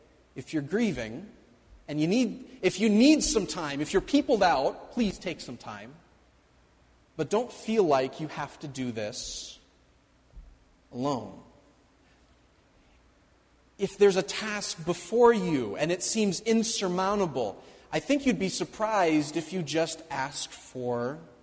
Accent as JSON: {"language": "English", "region": "Midwest", "country": "United States", "tie": "born or raised there", "said": "Remember I said I'm born and raised in the Midwest and I don't like what? Compliments."}